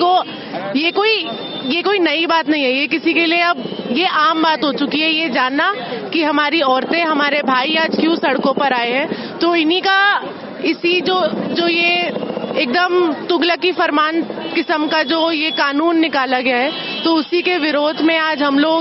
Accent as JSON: {"language": "Hindi", "region": "Delhi", "country": "India", "said": "और मैं दिल्ली शहर की रहने वाली हूँ।"}